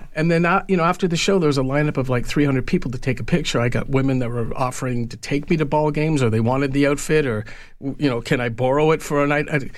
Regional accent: Mississauga, Ontario, Canada; I grew up in Mississauga

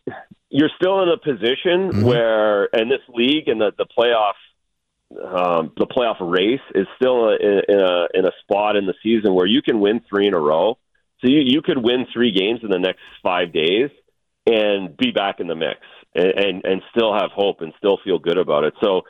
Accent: Canada; but I used to, as a Canadian kid, love it.

